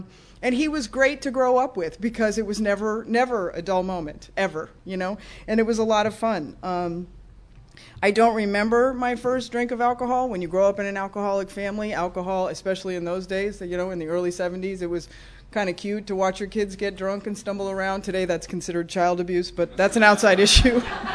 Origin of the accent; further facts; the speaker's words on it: Encino, California, United States; I grew up in Encino in the San Fernando Valley with a younger sister and a younger brother and a mother and a father.